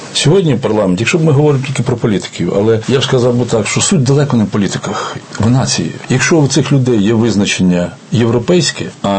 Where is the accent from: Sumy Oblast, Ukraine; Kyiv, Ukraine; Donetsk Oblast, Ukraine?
Sumy Oblast, Ukraine; та й, можливо, частина моєї рідної Сумщини.